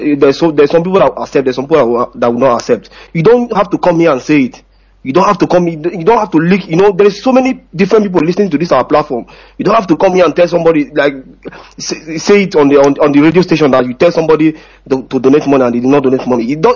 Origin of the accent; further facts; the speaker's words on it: Anambra, Nigeria; now in Sweden; I'm from Anambra Agbata local government.